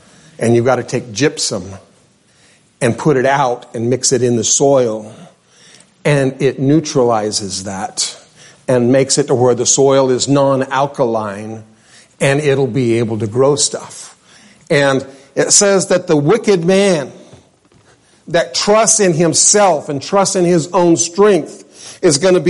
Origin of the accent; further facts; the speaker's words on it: New Mexico, United States; And again, I grew up in New Mexico.